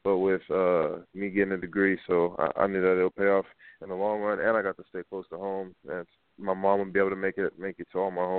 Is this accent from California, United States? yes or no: yes; San Jose, California, United States; Yeah, I'm from Eastside San Jose, California.